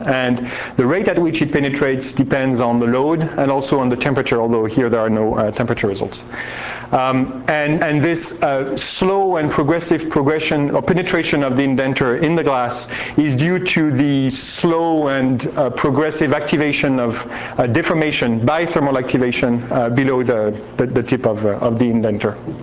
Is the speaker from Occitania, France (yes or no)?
no; Grenoble, Auvergne-Rhône-Alpes, France; So I'm from Grenoble in France